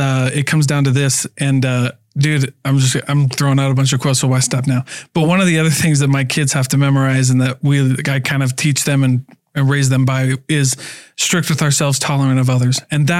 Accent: Keokuk, Iowa, United States; I'm from Keokuk, Iowa. Mount Pleasant's in our like district.

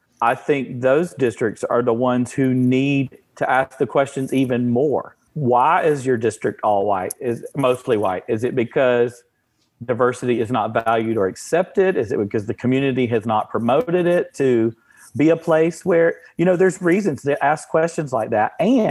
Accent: the South, United States; I grew up in the South. I grew up in a super conservative family. I grew up in the church.

